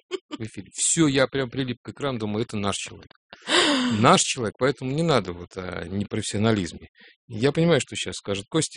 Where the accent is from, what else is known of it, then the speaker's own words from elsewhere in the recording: Moscow, Russia; accent: Moscow akanye; А слышно, как мы акаем? Да, я просто москвич, поэтому мне сложно.